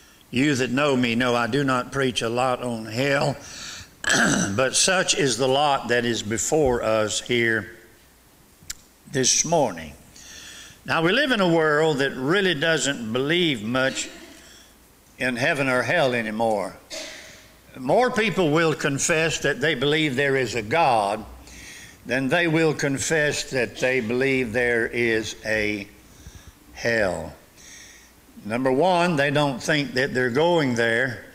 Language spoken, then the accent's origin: English; Gulfport, Mississippi, United States; I'm from Gulfport, Mississippi.